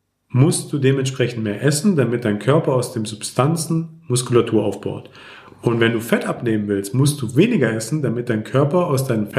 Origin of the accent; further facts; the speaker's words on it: Greece; Als Grieche muss Feta rein.